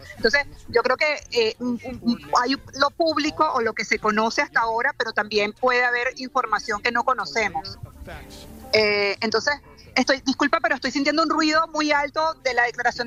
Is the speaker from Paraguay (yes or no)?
no; Venezuela; somos 30 millones de venezolanos. O sea, las víctimas de la tragedia venezolana somos todos los venezolanos.